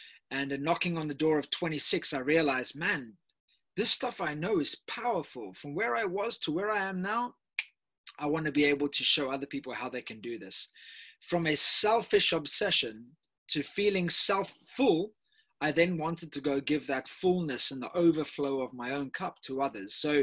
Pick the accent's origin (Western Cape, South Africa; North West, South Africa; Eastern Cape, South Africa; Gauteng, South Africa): Western Cape, South Africa; Cape Town; I prefer it that way. I'm from Cape Town, South Africa.